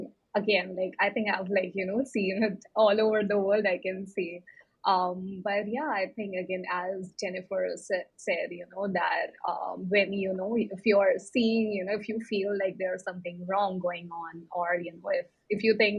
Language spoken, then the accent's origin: English; India; moved away as an adult; now in United States; And so that was when, I moved to the US from India in terms of, you know, navigating the tech industry, you know, in an entirely new country.